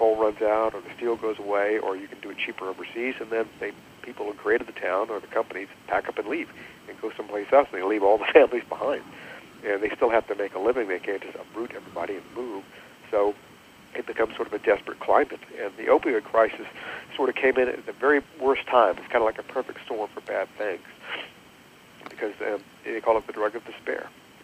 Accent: Richmond, Virginia, United States; I grew up in Richmond, Virginia, which really it was a town that was based on lots of things that no longer are relevant in life.

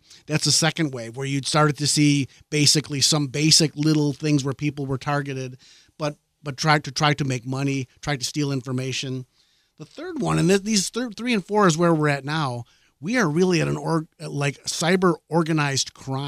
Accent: Chicago, Illinois, United States; I grew up in Chicago

